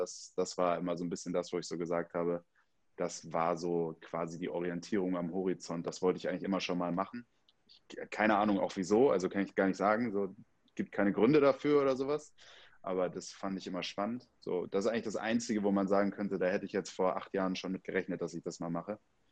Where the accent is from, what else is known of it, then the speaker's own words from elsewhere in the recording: Bremen, Germany; now in Hamburg, Germany; in Bremen Partys veranstaltet, wo ich herkomme.